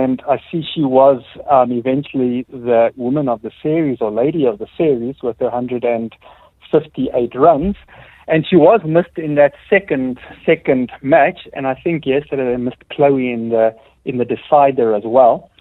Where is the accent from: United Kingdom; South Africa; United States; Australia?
South Africa; we're South African